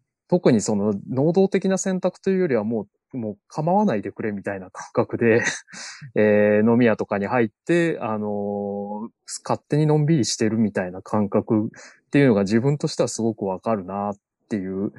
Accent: Saitama, Japan; もともと僕も埼玉出身なので

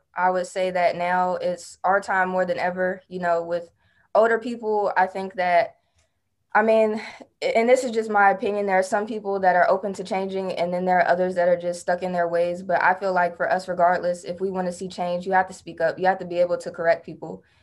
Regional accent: Washington, District of Columbia, United States; Yeah, I'm from Washington, D.C. You know, I'm born and raised and I'm very proud to be from D.C., but there are a lot of issues that go on back home.

